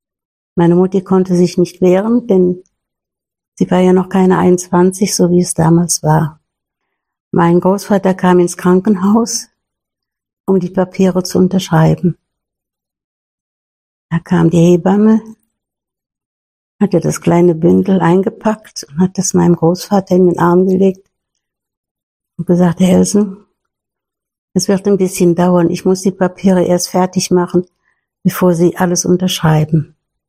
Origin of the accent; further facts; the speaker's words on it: Altdorf an der Sieg, Germany; Ich komme aus Altdorf an der Sieg, bin auch da geboren